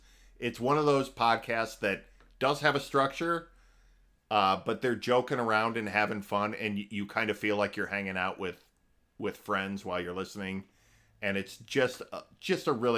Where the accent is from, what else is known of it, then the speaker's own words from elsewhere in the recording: Illinois, United States; These are three people in my home state of Illinois.